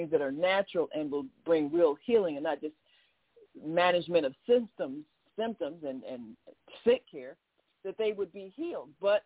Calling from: Chicago, Illinois, United States; from Chicago, and I've got a question for your guest.

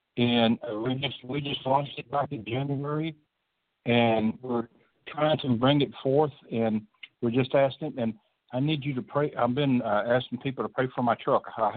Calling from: Pensacola, Florida, United States; I am calling from Pensacola, Florida.

